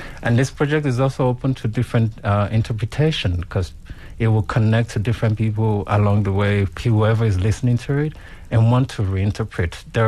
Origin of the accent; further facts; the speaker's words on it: Oshogbo, Osun, Nigeria; also born or lived in Ife; Yes, I come from Oshogbo. I come from, I was born in Ife, which is the origin of the foundation of Yoruba people. So that's where I was birthed.